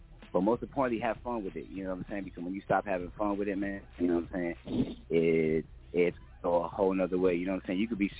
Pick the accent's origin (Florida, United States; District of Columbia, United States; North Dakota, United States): Florida, United States; also born or lived in Teaneck, New Jersey; I'm the only one. Actually, I was born in Jersey, in Teaneck, New Jersey. But we came down to Florida when I was like 1 or 2 years old. But everybody else, the whole fam's from New York.